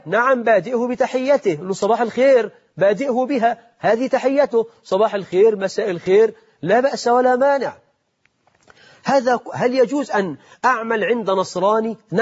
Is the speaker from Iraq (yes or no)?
no; Egypt